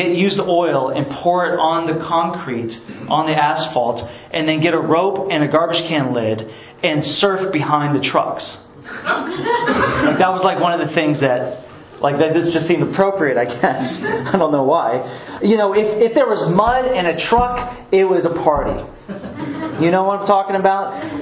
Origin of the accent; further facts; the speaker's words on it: Dover, Florida, United States; I grew up in Dover, kind of right by Plant City. It's like the slums of Plant City. That's kind of where I grew up.